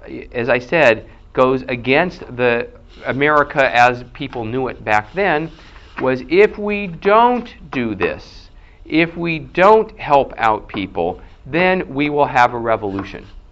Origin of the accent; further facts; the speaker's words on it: California, United States; I'm from California